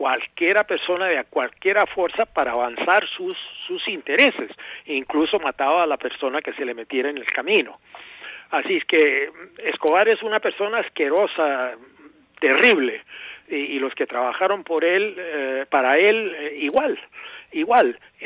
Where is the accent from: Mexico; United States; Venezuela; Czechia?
United States; yo soy norteamericano, y en Estados Unidos